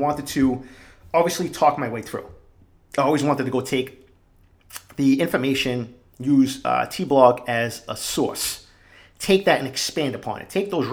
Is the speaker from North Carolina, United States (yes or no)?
no; Boston, Massachusetts, United States; me, growing up in East Boston, my crazy childhood, my crazy upbringing in that neighborhood